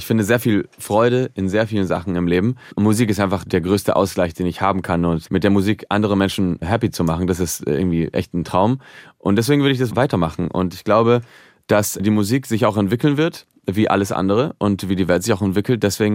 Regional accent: Barcelona, Catalonia, Spain; now in Berlin, Germany; Aber ich glaube, dass für mich, also Barcelona ist immer noch meine Heimat. Also allein, dass meine Familie da ist.

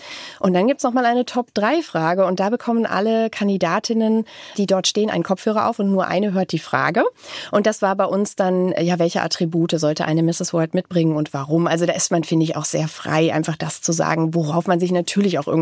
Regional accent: Bavaria, Germany; weil ich eben, meine ich, aus Bayern komme.

